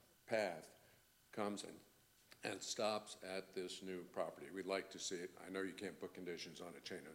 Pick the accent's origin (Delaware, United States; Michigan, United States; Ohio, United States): Delaware, United States; Lewes; Good afternoon. … from Lewis, and speaking on behalf of the Historic Lewis Byway